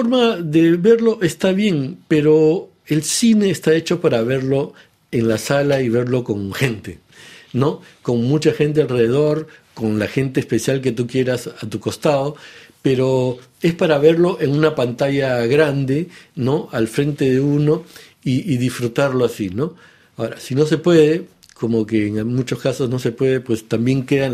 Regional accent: Peru; en el Perú mismo, de donde vengo, ya simplemente desaparecieron todos los cines de barrio

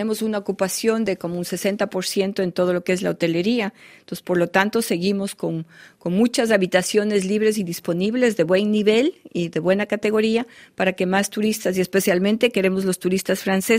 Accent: Ecuador; estamos conscientes como gobierno y como ciudadanos ecuatorianos de que las Islas Galápagos no son nuestras

